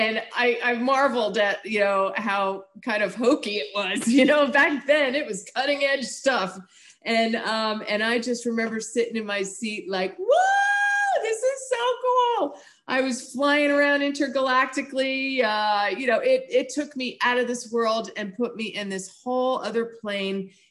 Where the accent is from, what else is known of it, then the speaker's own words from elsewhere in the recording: New Jersey, United States; now in Tallahassee, United States; Yes, I'm from Tallahassee, Florida, but originally I'm from the great state of New Jersey.